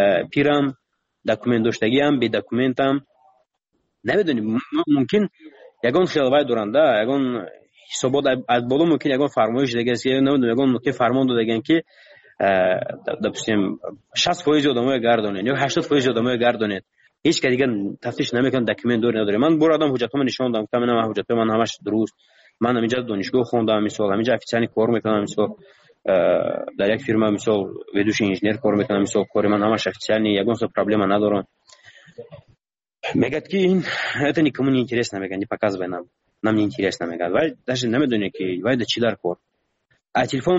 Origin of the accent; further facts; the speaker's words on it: Tajikistan; من گفتم من تاجیکم، گفتم از تاجیکستان